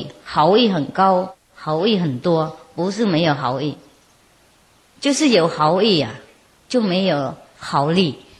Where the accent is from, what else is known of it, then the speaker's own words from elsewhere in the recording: China; 像我们中国人讲一样，修身齐家治国平天下。